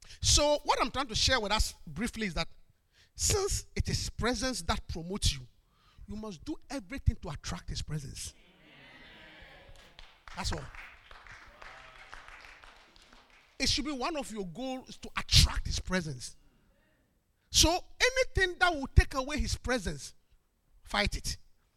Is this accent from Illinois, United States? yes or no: no; New York, United States; I'm a New Yorker. Yes. I said, I'm a New Yorker. Yes. I'm a true and true New Yorker.